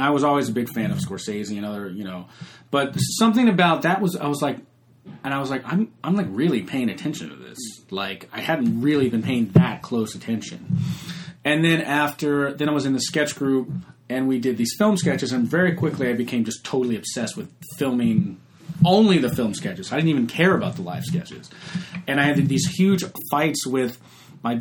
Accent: Atlanta, Georgia, United States; also born or lived in New York; I'm from Atlanta. I grew up in Atlanta and went to NYU but always, always totally obsessed with movies.

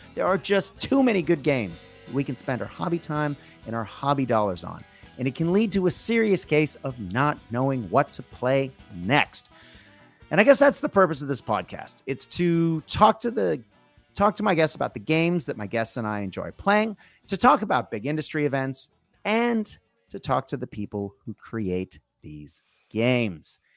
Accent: Boston, Massachusetts, United States; Yes, not only because I'm from Boston and I can find exactly on the map where I grew up

